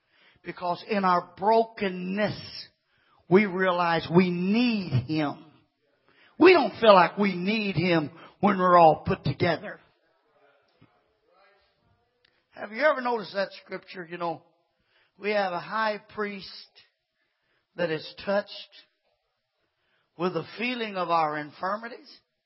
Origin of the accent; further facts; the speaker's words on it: Kentucky, United States; I was raised again in Kentucky, and there's one group of folks in Kentucky that they wouldn't even say the word pride.